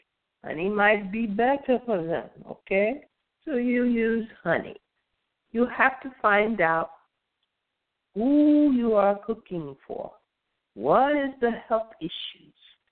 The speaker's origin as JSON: {"language": "English", "country": "United States", "said": "it was the weirdest recipe to me because, you know, I'm from America."}